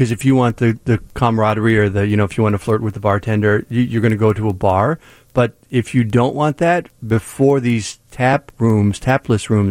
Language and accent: English; Manteno, Illinois, United States; I grew up in Manteno, a small town, and in back in the day in the 70s